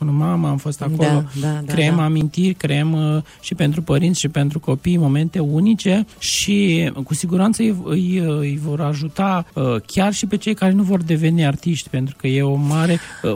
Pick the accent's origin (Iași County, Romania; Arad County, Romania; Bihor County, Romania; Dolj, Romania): Iași County, Romania; Iași; toți suntem din Iași